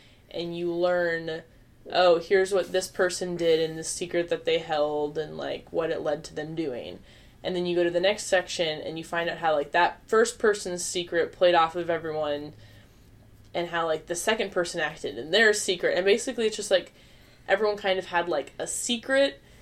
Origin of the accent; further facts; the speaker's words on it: Midwest, United States; And as a Midwesterner, it was really interesting to read, too, because it was written by a Midwesterner.